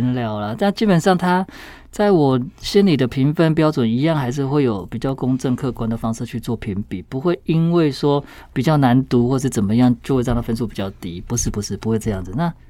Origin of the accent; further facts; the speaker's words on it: Taichung, Taiwan; 我也是台中人